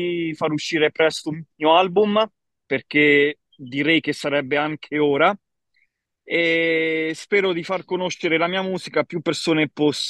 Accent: Pescara, Abruzzo, Italy; io attualmente ho 21 anni, principalmente vengo da Pescara

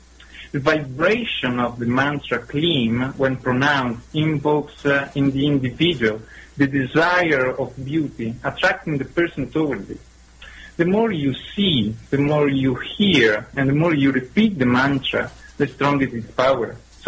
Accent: Italy; I come from Italy.

